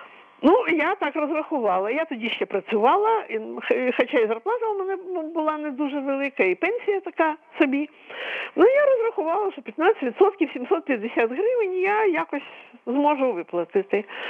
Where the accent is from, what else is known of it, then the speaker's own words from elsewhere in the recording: Kyiv, Ukraine; Я з Києва … я не молода вже людина.